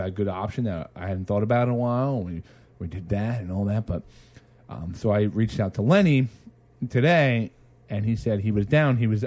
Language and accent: English; New Jersey, United States; When I was a kid, I was a diehard Mets fan. I grew up in Jersey.